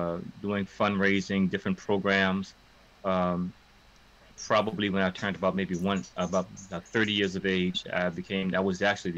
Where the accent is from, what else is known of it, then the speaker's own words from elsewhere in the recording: Richmond, Virginia, United States; And coming back to my hometown, which is Richmond, from Howard, I was devoted to doing some things in the community